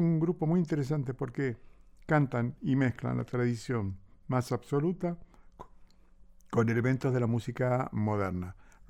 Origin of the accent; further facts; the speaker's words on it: Tucumán, Argentina; born there; voy a traer una música de la tierra donde yo nací hace solo años. Y se trata de la fiesta nacional de la Pachamama, que se hace en el Valle de Amaicha, Amaicha del Valle, en Tucumán, de la Argentina.